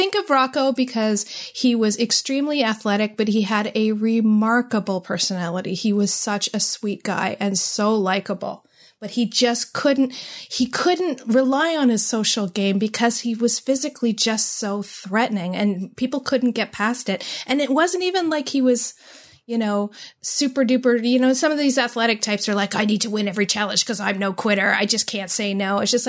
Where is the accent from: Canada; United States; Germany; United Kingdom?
Canada; Like, speaking, like, I'm a Canadian, so speaking as someone who took 8 years of French, and I still can't speak it to save my life.